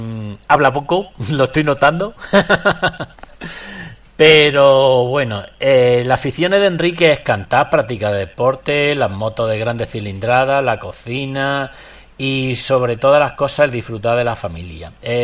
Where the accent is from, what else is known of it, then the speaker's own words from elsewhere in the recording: Andalusia, Spain; que en Granada, que yo soy granadino, como bien sabéis todos vosotros, en mi tierra, en la Alpujarra